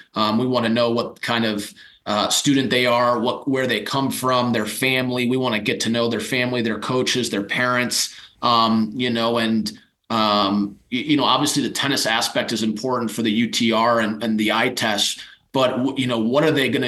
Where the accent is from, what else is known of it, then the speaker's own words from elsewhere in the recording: Midwest, United States; now in Denver, United States; I'm from the Midwest like you, you know, the Midwest weather, you don't see the sun from November to March.